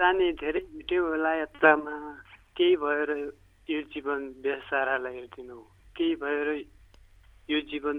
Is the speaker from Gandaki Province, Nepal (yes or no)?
no; Mugu, Karnali Province, Nepal; now in Surkhet, Nepal; मुगुको मान्छे हो, अहिले सुर्खेतमा।